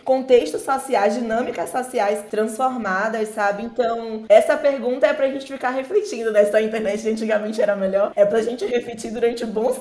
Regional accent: Alagoinhas, Bahia, Brazil; quando eu era criança, adolescente lá em Alagoinhas

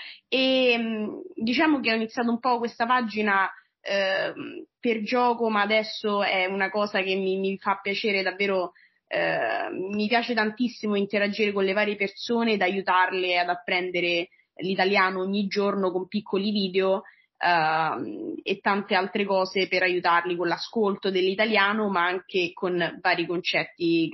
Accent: Latina, Lazio, Italy; che forse capirete dal mio accento, ma sono della regione, vengo dal Lazio, e la mia città natale si chiama Latina. Nata e cresciuta lì, è una piccola città a circa 30 minuti da Roma, che è sul mare.

